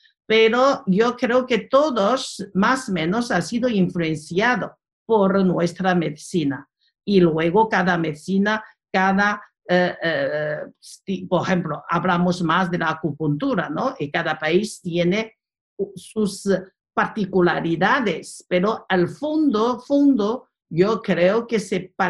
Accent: China; no es porque somos chinos que tenemos ese chauvinismo

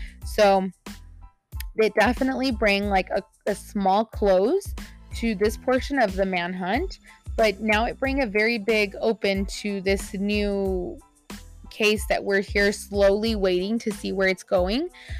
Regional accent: Amarillo, Texas, United States; I'm originally from Amarillo, so this one kind of hit a little bit close to home. Canadian wasn't too far from Amarillo.

